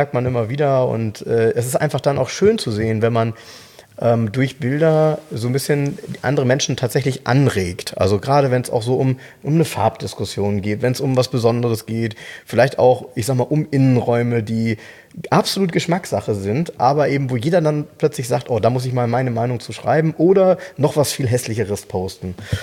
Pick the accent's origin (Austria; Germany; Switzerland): Germany; Soltau, Lower Saxony; Ich habe damals in Soltau, jetzt kommt wieder meine Heimat